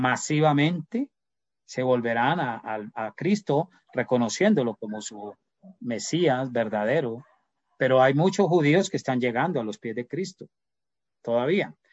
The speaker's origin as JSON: {"language": "Spanish", "country": "Colombia", "said": "Aquí en mi país, en Colombia, esto está terrible también."}